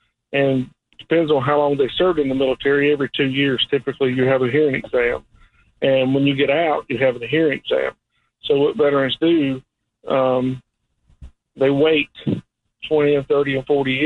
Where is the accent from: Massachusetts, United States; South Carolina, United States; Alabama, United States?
South Carolina, United States; I'm from South Carolina, so they pronounce things a little bit different